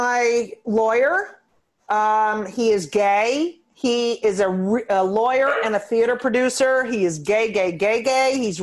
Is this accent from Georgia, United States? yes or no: no; New York, United States; I grew up on the Upper West Side.